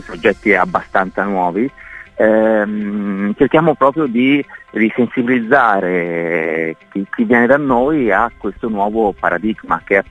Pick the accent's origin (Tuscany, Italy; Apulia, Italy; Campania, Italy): Tuscany, Italy; Florence; perché siamo tutti di Firenze.